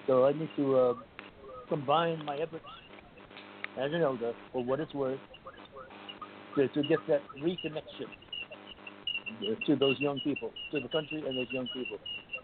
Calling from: Atlanta, Georgia, United States; I'm calling from Atlanta.

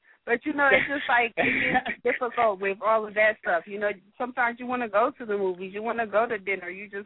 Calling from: Hollywood, California, United States; Hey, it's … I'm calling from Hollywood right now.

